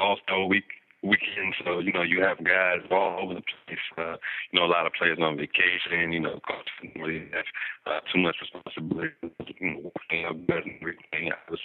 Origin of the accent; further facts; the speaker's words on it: Washington, District of Columbia, United States; I grew up in Washington, D.C., so I can't say I was a Bulls fan.